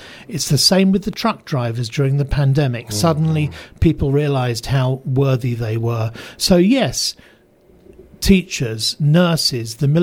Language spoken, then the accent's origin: English; England, United Kingdom; we had this in the town I grew up in England